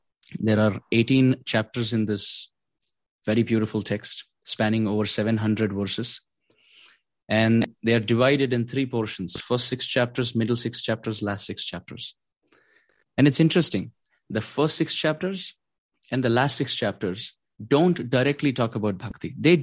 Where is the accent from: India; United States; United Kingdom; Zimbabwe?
India; Mumbai, Maharashtra; I come from Mumbai, so we have the example of vada pav there.